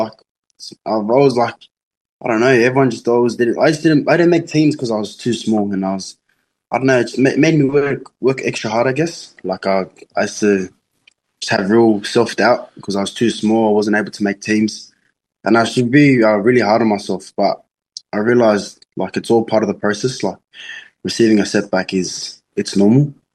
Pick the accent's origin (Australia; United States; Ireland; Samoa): Samoa; I know the villages of where I'm from in Samoa. So I'm from Kunga Fuafua and Afenga. And my dad is half Chinese, so I think that makes me quarter.